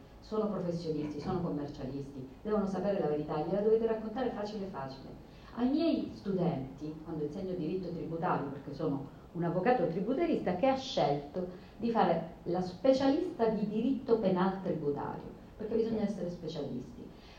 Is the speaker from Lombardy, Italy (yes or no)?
no; Sicily, Italy; io sono siciliana e per noi c'è un detto, a mare non ci sono osterie